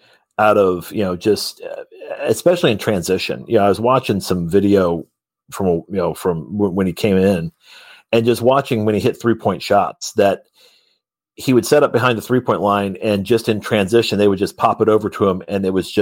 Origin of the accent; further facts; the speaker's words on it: Columbus, Indiana, United States; I come from Columbus, Indiana, so we don't really do bigs.